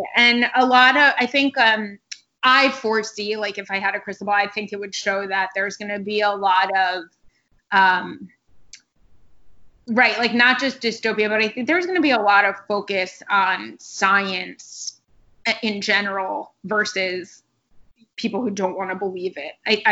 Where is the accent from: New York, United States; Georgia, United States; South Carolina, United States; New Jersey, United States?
New York, United States; my parents still have the house I grew up in outside of New York.